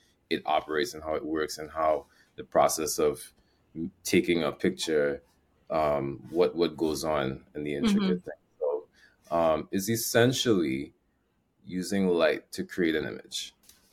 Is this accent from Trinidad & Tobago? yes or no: yes; Trinidad & Tobago; I'm from, like Samantha said, I'm from Trinidad and Tobago as well. Probably repping the red, white, and black.